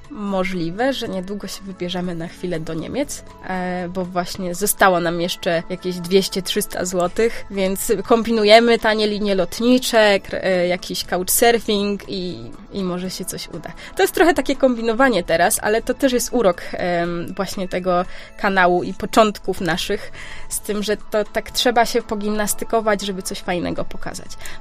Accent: Opole Voivodeship, Poland; moved away as an adult; dopiero jak wyjechałam z opolszczyzny, ze Śląska Opolskiego, może tak szerzej, do Warszawy na studia, odkryłam tak naprawdę, ile jest we mnie takiej opolanki, takiej ślązaczki troszkę.

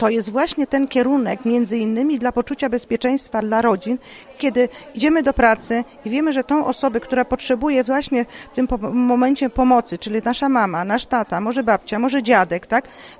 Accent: Kuyavian-Pomeranian Voivodeship, Poland; ale pochodzę z rejonu kujawsko-pomorskiego

